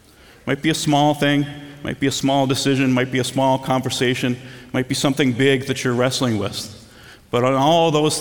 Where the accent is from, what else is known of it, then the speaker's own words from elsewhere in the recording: Twin Cities, Minnesota, United States; I grew up in the Twin Cities.